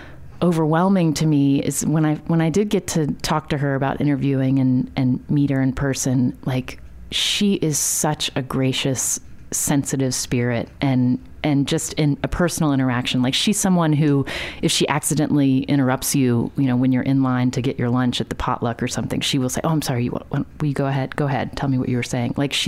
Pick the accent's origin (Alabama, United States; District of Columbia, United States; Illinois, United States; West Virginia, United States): West Virginia, United States; growing up in West Virginia